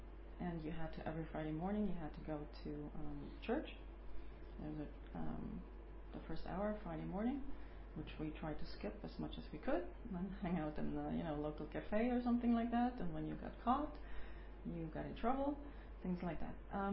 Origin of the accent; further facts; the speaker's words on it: Pfungstadt, Hesse, Germany; also born or lived in Hofgeismar; I was born in 1964 in Hofgeismar, Germany, which is a small little town near Kassel. My family moved to Funkstadt, which is was near Darmstadt, Frankfurt, sometime.